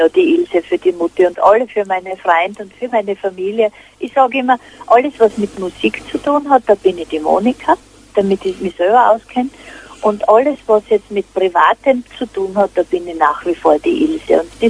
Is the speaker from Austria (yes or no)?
yes; Styria, Austria; Das war, wo ich mein Heimatland Steiermark präsentiere.